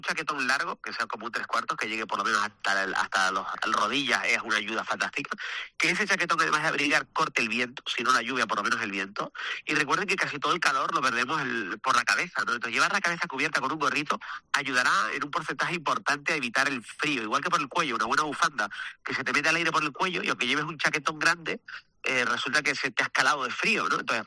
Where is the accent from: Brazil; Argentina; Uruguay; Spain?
Spain; Canary Islands; porque además somos canarios y el ir a un sitio fresco pues nos gusta